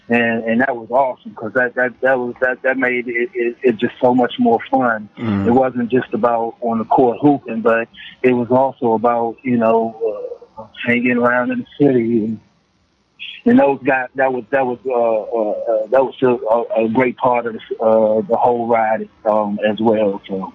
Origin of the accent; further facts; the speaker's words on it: Maryland, United States; Man, I'm coming from Prince George's County, man. Now I'm got an opportunity to go to the NBA.